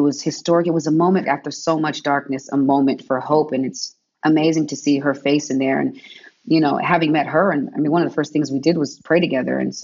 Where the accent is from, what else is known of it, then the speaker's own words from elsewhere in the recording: San Diego, California, United States; also born or lived in Detroit / Seattle; I grew up in Southeast San Diego. So yeah, my father was in the military. So I spent time in Detroit, where my father's from, born in Seattle, you know, so it's like definitely a military touring, you know what I mean?